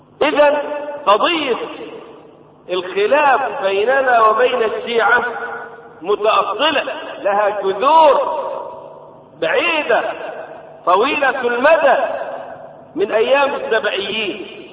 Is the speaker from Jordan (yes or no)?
no; Egypt; في معتقداتنا هنا وفي مناسباتنا ومواسمنا كمصريين